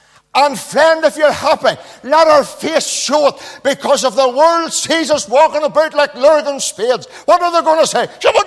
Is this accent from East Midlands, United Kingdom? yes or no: no; Knocknacloy, Northern Ireland, United Kingdom; I'm a Knocknacloy man, do you know? Born and bred in Knocknacloy man. County Tyrone. Through and through. You can take the man out of Tyrone, you can't take Tyrone out of the man.